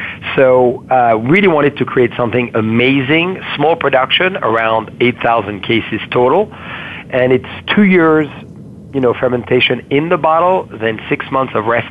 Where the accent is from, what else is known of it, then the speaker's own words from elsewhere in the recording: Bourgogne-Franche-Comté, France; English is a second language; As I come from Burgundy originally